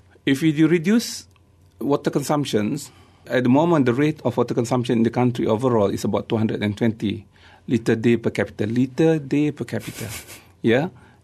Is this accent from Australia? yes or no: no; Negeri Sembilan, Malaysia; I'm very grateful because I'm from Negeri Sembilan personally.